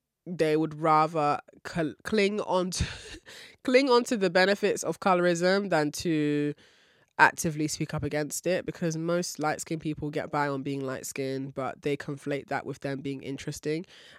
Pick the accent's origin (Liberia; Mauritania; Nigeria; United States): Nigeria; natural hair or not, I'm Nigerian, just like you and your sister.